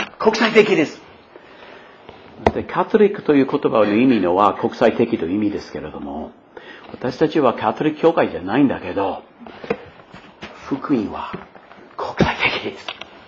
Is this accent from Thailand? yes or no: no; Maine, United States; 私のふるさとのメイン州の飲み物です。